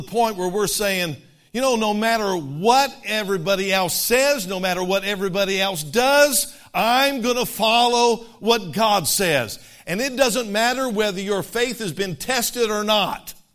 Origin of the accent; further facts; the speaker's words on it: Fort Riley, Kansas, United States; born there; Americans, don't be mad at me. I was born in Fort Riley, Kansas.